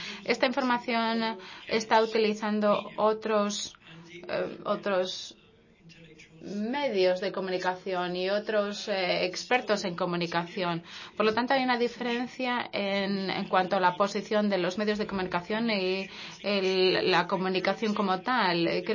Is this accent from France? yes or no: yes; France; soy de Francia